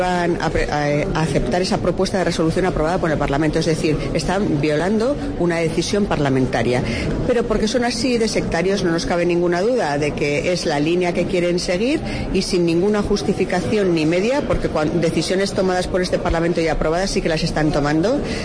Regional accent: Navarre, Spain; No les gusta que sigamos siendo navarros y españoles.

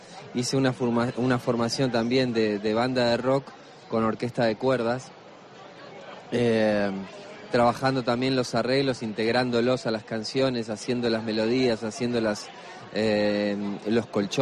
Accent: Argentina; Aparte, a mí que me gusta la carne, como buen argentino, espectacular.

